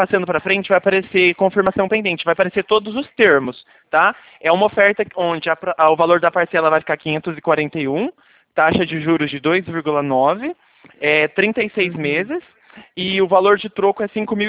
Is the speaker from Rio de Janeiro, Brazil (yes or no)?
no; São Paulo, Brazil; como eu sou de São Paulo, eu não sei o horário de funcionamento das agências daí.